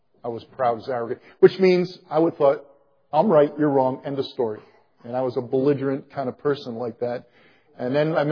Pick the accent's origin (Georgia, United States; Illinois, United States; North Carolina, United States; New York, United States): New York, United States; Buffalo; part of going back to Buffalo is, one, it is my hometown. It's where my dad still lives there, and three of my four brothers and their families still live there.